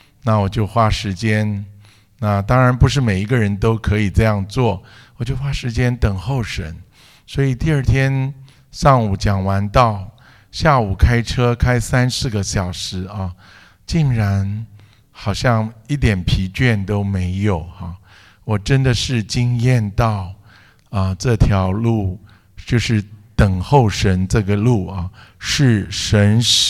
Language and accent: Chinese; Hunan, China; 其实在我天然的个性我们是湖南人哈，湖南是骡子脾气哈